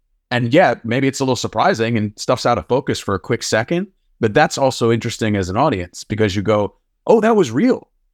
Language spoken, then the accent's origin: English; New York, United States; particularly being a New Yorker and seeing like Sugar riding along in this old retro car